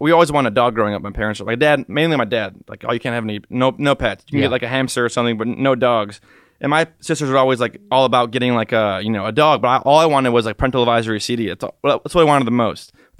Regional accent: Macomb, Michigan, United States; I was born and raised in Macomb, Michigan. So, we moved to Macomb, Michigan, but I have, you know, a beautiful mom, beautiful dad, two sisters. I'm the middle child.

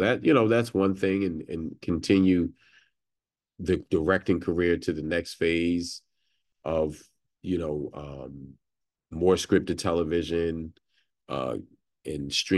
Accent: Philadelphia, Pennsylvania, United States; I really want to explore some stories about my hometown, about Philadelphia.

